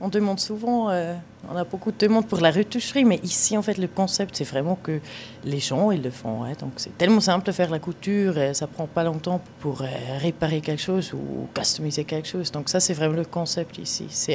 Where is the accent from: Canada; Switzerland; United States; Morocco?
Switzerland; now in Paris, France; moi je suis Suisse, donc pour nous c'est logique qu'on l'apprend à l'école. Donc, on est arrivé en France, à Paris